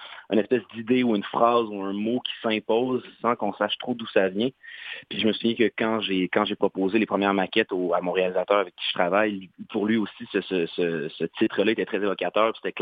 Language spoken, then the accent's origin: French; Saint-Hyacinthe, Quebec, Canada; born there; now in Montreal, Canada; je suis un mascoutin exilé, mais oui, je suis né à Saint-Hyacinthe.